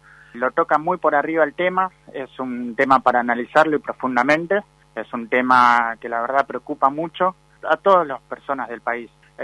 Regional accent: Buenos Aires, Argentina; Yo soy de Buenos Aires y acá puedo ver que el narcotráfico es un negocio redondo

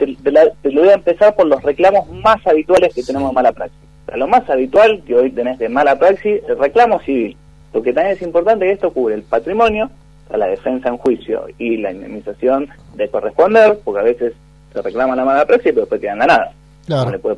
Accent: Argentina; Somos todos argentinos los que estamos acá conversando

